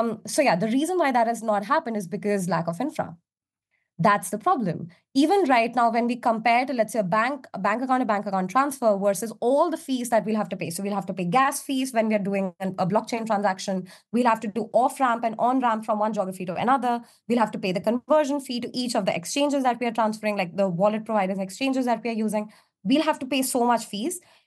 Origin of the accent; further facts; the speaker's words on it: India; now in United Kingdom; So I'm from India. When I moved to the UK, it was so painful because I was not able to transfer any capital.